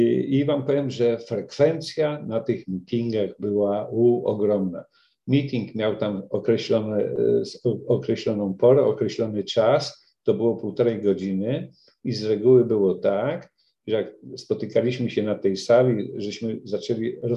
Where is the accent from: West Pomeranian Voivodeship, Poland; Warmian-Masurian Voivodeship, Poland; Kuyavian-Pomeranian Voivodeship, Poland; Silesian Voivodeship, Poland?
Kuyavian-Pomeranian Voivodeship, Poland; Włocławek; bo jestem z Włocławka